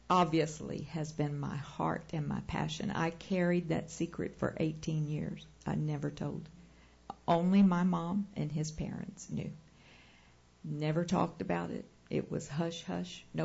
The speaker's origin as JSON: {"language": "English", "region": "Illinois", "country": "United States", "tie": "born or raised there", "said": "I was born and raised in Illinois, and it was not legal in Illinois yet."}